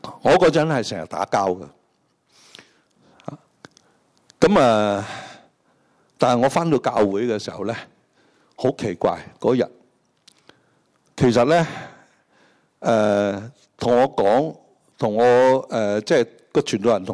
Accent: China; 我系中国人，我信关二哥嗰啲几叻啊

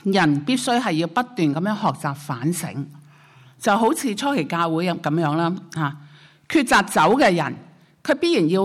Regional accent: Hong Kong; 即我相信这些都是我们香港人的心灵上的即对话，是吧？

